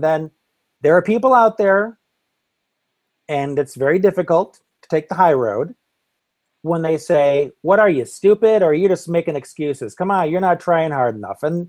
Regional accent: United States; I'm as stubborn American male as anyone else.

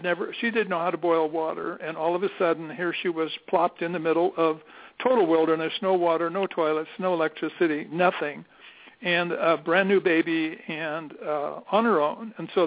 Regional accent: Grants Pass, Oregon, United States; also born or lived in San Francisco; Prior to that, we're living in San Francisco up on Hyde Street, and Dad decides it's time to get out of San Francisco. It was during the war, and we moved to Grants Pass, where his parents were living.

